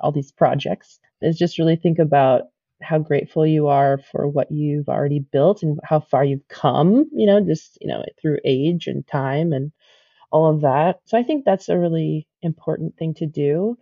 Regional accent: Chicago, Illinois, United States; like I'm from Chicago, you know, you're from San Francisco, right?

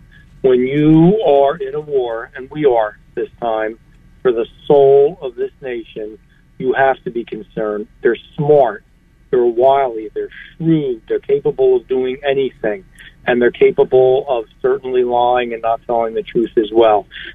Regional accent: New Jersey, United States; you don't know me. I'm from Jersey.

